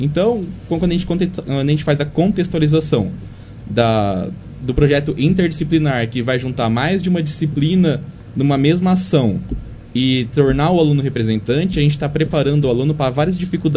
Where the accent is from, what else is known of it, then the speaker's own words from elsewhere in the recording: Monte Alto, São Paulo, Brazil; Sou de Monte Alto, nascido e criado.